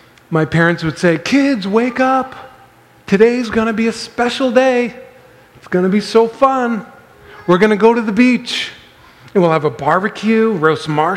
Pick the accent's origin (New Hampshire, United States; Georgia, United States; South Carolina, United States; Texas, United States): New Hampshire, United States; Manchester; I grew up in Manchester, New Hampshire, which is an hour away from the beach.